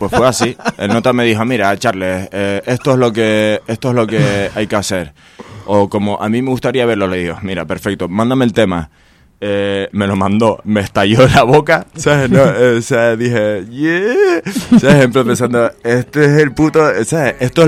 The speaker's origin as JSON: {"language": "Spanish", "region": "Canary Islands", "country": "Spain", "said": "nosotros, como te decía antes, somos canarios"}